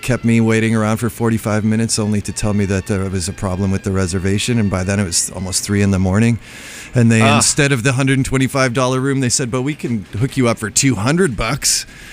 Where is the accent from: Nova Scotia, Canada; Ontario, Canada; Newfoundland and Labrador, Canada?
Nova Scotia, Canada; I grew up in up here in the Northeast in Nova Scotia.